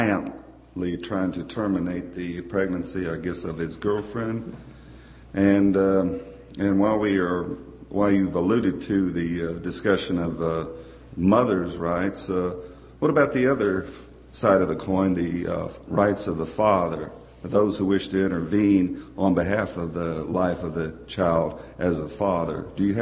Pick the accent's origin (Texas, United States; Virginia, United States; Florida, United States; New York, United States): Texas, United States; San Antonio; from San Antonio, and a member of the church congregation.